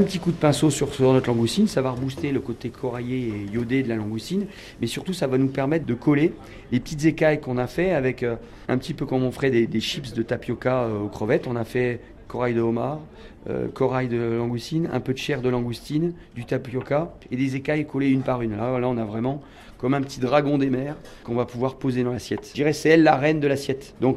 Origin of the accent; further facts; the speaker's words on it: Auvergne-Rhône-Alpes, France; je suis auvergnat d'origine, j'ai de la famille en Normandie